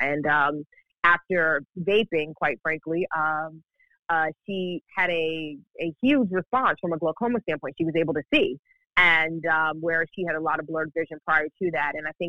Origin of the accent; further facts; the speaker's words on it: Brooklyn, New York, United States; Growing up in New York, I grew up in Brooklyn, New York, and I saw the war on drugs firsthand as a child of the 80s